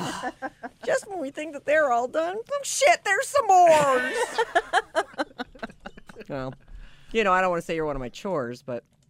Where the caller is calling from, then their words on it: Switzerland; English is a second language; moved away as an adult; I'm an immigrant from Switzerland, and I've been listening